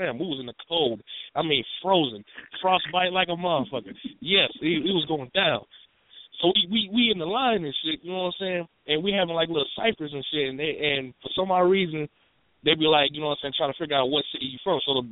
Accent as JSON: {"language": "English", "town": "Minneapolis", "region": "Minnesota", "country": "United States", "said": "I said, I'm from Minneapolis, Minnesota."}